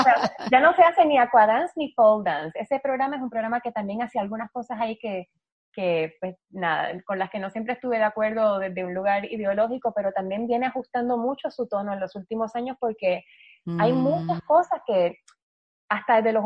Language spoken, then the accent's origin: Spanish; Puerto Rico; yo no bailo, yo soy la única boricua que no baila.